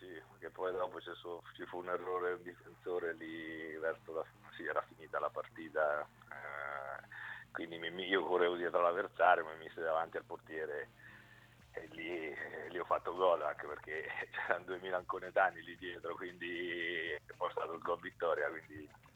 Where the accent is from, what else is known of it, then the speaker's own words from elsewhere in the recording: Arezzo, Tuscany, Italy; born there; io sono nativo di Arezzo. A parte, io non ci ho mai avuto una sistemazione, una dimora fissa, ho sempre girato